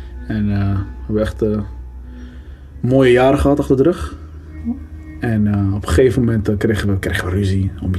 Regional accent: Morocco; now in Netherlands; te verhuizen naar Marokko met mijn vrouw, waar ik vandaan kom.

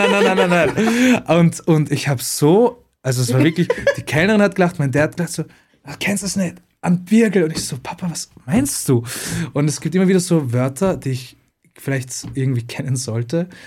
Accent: Vienna, Austria; born there; Ich bin in Wien geboren

